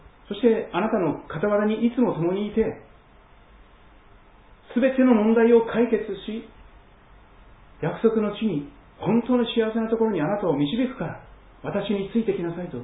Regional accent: Kansai, Japan; あの関西の出身ですからね

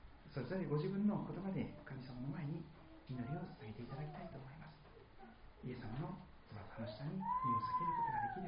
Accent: Aichi, Japan; 私は愛知県出身のものなんですけど

